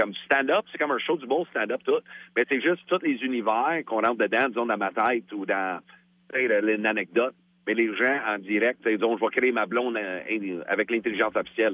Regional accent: Edmonton, Alberta, Canada; je viens d'Edmonton, en Alberta. Fait que je suis né dans l'Ouest canadien.

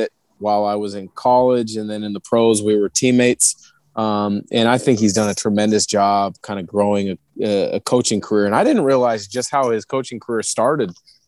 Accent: Portland, Oregon, United States; I grew up in the Portland area, kind of looking up to him

